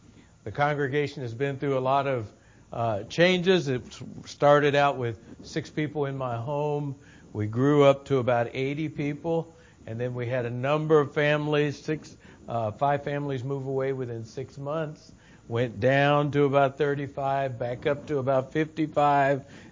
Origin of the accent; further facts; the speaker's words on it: Glendale, Arizona, United States; I'm from Glendale, Arizona. I tell people one of our larger suburbs is Phoenix. We're in the Phoenix metropolitan area.